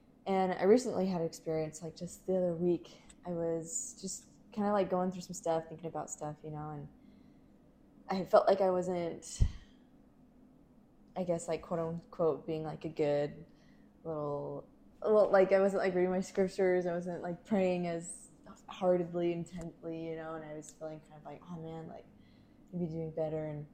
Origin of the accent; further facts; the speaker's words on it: Salt Lake City, Utah, United States; I'm from Salt Lake City, Utah. Go to Utah Valley University